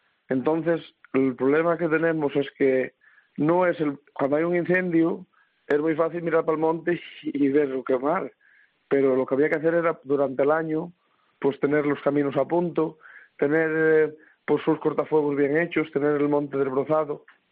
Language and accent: Spanish; Pombriego, Castile and León, Spain; yo soy del pueblo de Pombriego. Es la comarca de la Cabrera, Cabrera Baja, ¿no? Entonces es una zona pues muy escarpada, lindando con Galicia. Estamos al lado de la provincia de Orense, aunque pertenecemos a León.